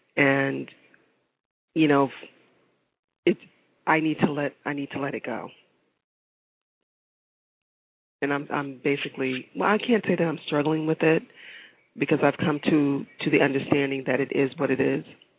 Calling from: Boston, Massachusetts, United States; I'm calling from Boston.

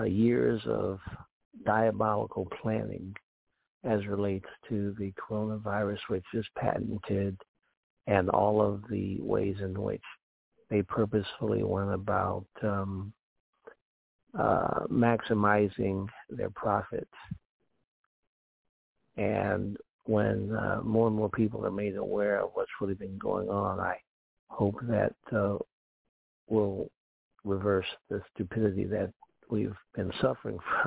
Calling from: Chicago, Illinois, United States

